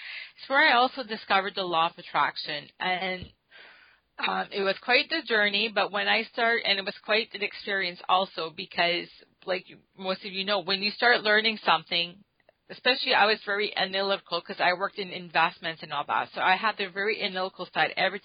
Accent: New Brunswick, Canada; So for me, I grew up, so I'm from Canada. So I grew up on the East Coast in a province called New Brunswick.

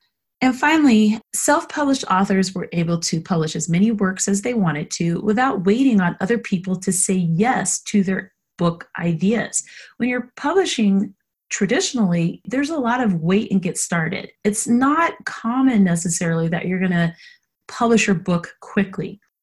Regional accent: Denver, Colorado, United States; It will be held in my hometown of Denver, Colorado

